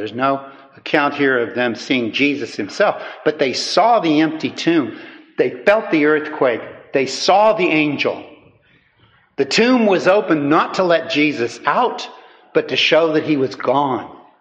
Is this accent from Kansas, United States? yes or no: yes; Kansas, United States; Well, I grew up in Kansas, and the bordering state is Missouri.